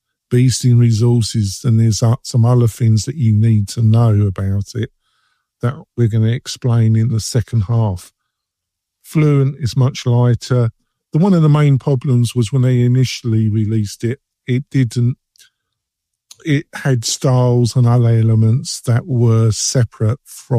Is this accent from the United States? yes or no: no; England, United Kingdom; accent: English; With my English accent and my buttoning, it's just enthusiasm.